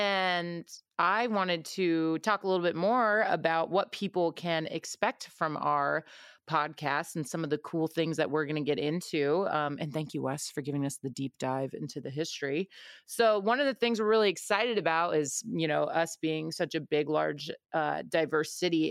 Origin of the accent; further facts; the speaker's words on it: Stockton, California, United States; also born or lived in out of state; I grew up in Stockton. I moved out of state for college and I moved back last summer.